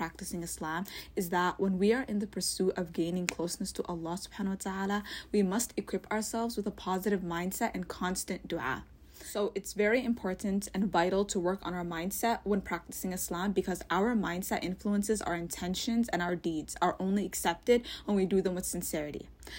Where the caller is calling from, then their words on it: Toronto, Ontario, Canada; I'm a listener from Toronto.